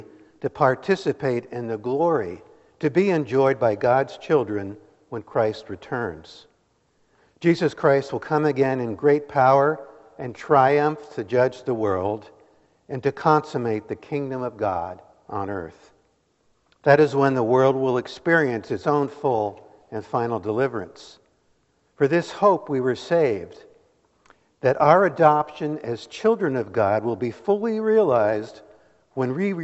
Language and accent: English; New Jersey, United States; I'm not from Missouri originally. I grew up in central New Jersey. Don't hold that against me. And we often took the train to New York City as a family.